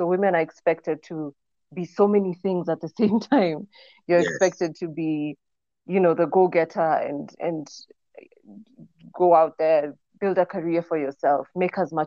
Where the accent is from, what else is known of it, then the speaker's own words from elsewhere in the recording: Nairobi, Kenya; Anyway, so I'm from Nairobi, Kenya.